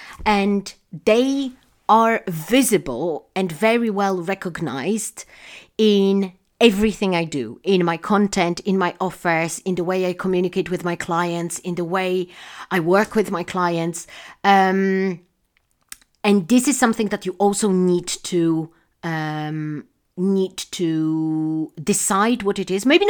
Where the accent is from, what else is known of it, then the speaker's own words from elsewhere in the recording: Poland; English is a second language; I come from Poland